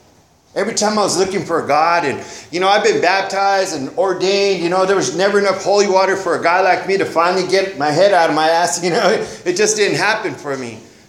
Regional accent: Santa Maria, California, United States; You know, I grew up here in Santa Maria. I grew up in a neighborhood. I grew up in two different neighborhoods. I grew up in the projects, and I also grew up on the east side.

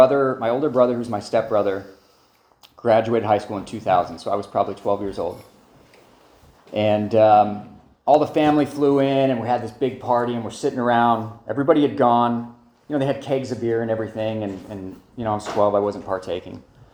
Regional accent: Pocatello, Idaho, United States; also born or lived in Orange County, California / Santa Maria, California; And I say, well, I'm from Pocatello, Idaho, so Santa Maria, I thought was Malibu when I got he

